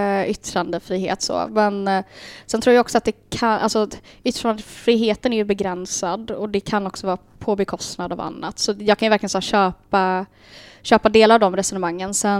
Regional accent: Sweden; Anledningen till att jag gnäller på Sverige är för att jag är svensk.

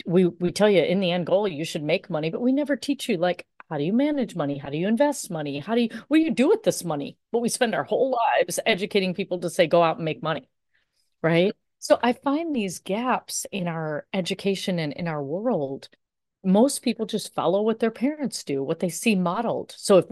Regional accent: India; And it's really about, listen, I'm Indian and I'm serious.

